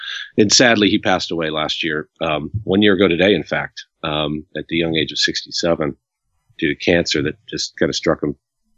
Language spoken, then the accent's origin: English; California, United States; I grew up here in the Valley, so I remember Magic